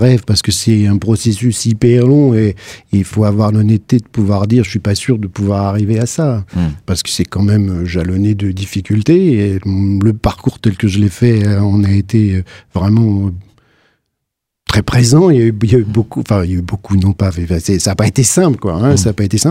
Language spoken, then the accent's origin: French; Mirecourt, Grand Est, France; Non, j'ai grandi à Mirecourt, la capitale des violons et de la lutherie.